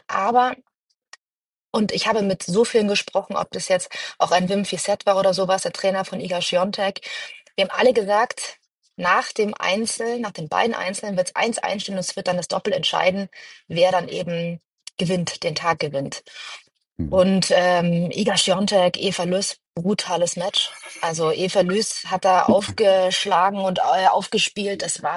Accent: Garmisch-Partenkirchen, Bavaria, Germany; Ich komme ja aus Garmisch und deswegen, ich liebe eigentlich den Schnee.

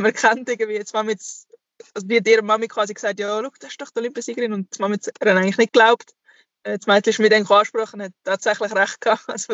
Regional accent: Aargau, Switzerland; vor allem im Aargau, wo ich aufgewachsen bin, immer an daheim bin.

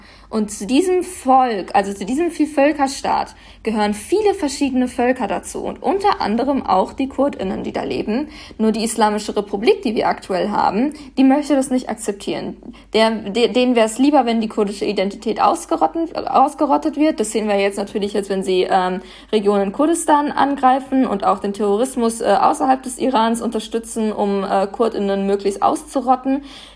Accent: Paderborn, North Rhine-Westphalia, Germany; wenn du mich fragst, wo ich herkomme, dann muss ich dich leider enttäuschen. Dann ist die richtige Antwort Paderborn, Ostwestfalen, irgendwo da in Nordrhein-Westfalen.

